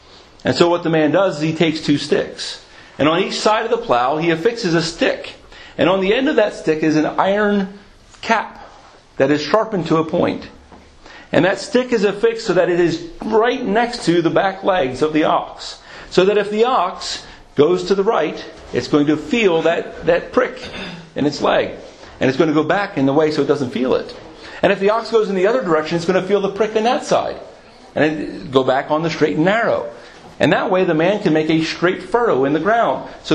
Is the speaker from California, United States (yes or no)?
no; Philadelphia, Pennsylvania, United States; I grew up in a city. I grew up in Philadelphia, and so being a city boy, we didn't really know much about agricultural terms